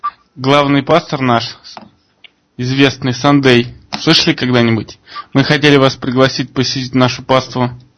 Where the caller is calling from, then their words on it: Ukraine; Не, а я просто звоню с Украины. У нас как бы разница.